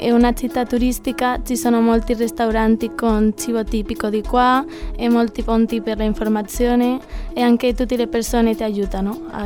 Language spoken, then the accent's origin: Italian; Madrid, Community of Madrid, Spain; Italian is a second language; now in Cagliari, Italy; De Spagna, Madrid.